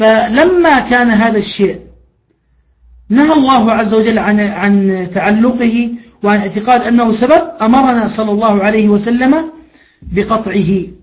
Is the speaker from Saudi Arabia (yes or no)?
no; Jordan; بل والله بعضهم عندنا في الأردن يعني بنى بركة للسباحة